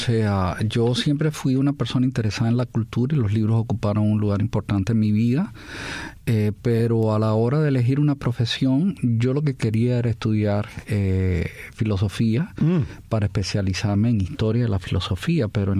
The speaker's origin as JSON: {"language": "Spanish", "country": "Cuba", "tie": "born or raised there", "also_born_or_lived": "Costa Rica / Colombia", "moved": "as an adult", "lives_now": "United States", "said": "Yo nací en Cuba, viví hasta los 33 años en Cuba. En esa fecha me fui del país, me fui a Costa Rica, después me mudé a Colombia, después vine a Estados Unidos"}